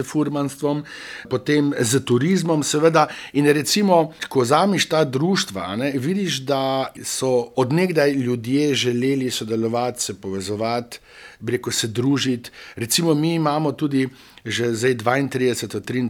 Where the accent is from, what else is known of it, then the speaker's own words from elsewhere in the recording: Primorska, Slovenia; ker prihajam te iz Primorske